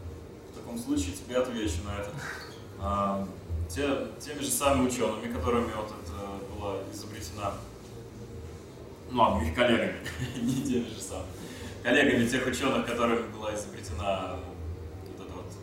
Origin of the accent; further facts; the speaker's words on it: Moscow, Russia